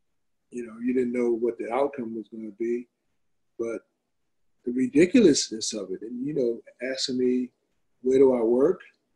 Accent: New York, United States; Brooklyn, we're not from Brooklyn, we're from Long Island.

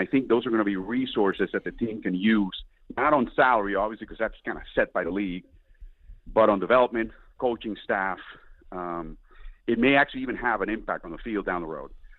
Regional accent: Puerto Rico; I grew up in Puerto Rico.

